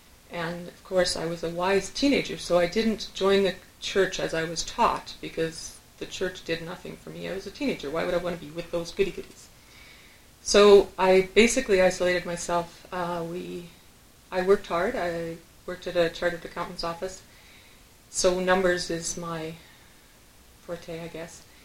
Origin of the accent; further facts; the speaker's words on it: Spruce View, Alberta, Canada; I grew up in Spruce View, Alberta, a farming community of Danish people, and we were Dutch. So we blended in well.